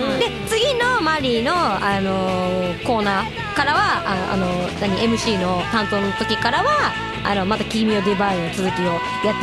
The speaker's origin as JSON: {"language": "Japanese", "region": "Kansai", "country": "Japan", "said": "ちなみにうちはほら関西出身なんで、雑煮はあの白味噌なんですよ。"}